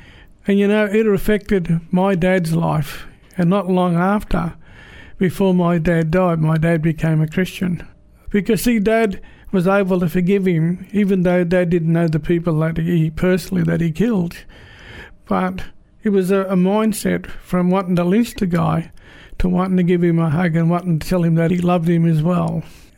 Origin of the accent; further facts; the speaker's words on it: Moree, New South Wales, Australia; as you know, I said I come from Moree, and these guys were arrested near Moree.